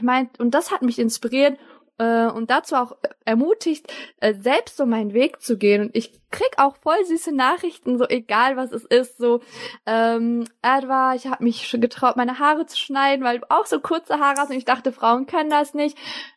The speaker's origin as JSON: {"language": "German", "country": "Turkey", "said": "Ich bin Hijabi, aber trage einen Turban, das passt irgendwie auch nicht. Ich bin Türkin und habe die ganze Welt bereist, es passt irgendwie auch nicht. Ich bin Muslima, aber voll feministisch"}